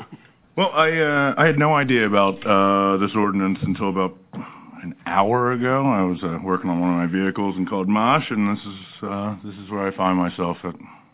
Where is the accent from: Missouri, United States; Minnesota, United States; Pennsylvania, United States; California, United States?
Pennsylvania, United States; Philadelphia; now in Fairbanks, United States; I am proud to say I live in Fairbanks. I loved where I grew up in Philadelphia.